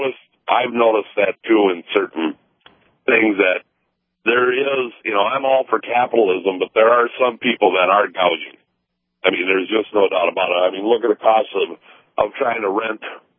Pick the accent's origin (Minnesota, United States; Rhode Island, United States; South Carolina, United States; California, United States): Minnesota, United States; Minnesota, for example, which is my home state, can't find work.